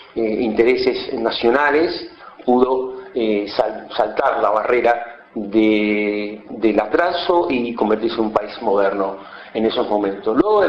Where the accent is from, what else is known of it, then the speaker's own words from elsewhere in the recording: Cuba; now in Argentina; Yo soy cubano y hace aproximadamente 20 años que vivo en la Argentina. Mi periplo de estudios comenzó en La Habana